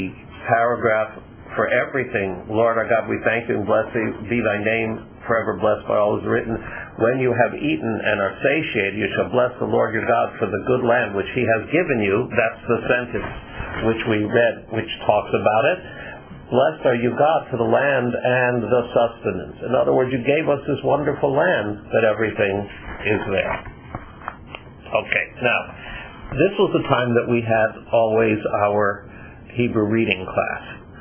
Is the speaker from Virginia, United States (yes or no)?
no; San Francisco, California, United States; because growing up in San Francisco, we didn't have a lot of things.